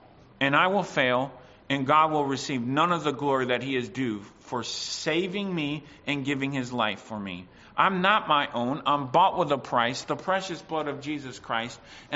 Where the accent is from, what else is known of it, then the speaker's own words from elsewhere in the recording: United States; You can tell I'm from the States.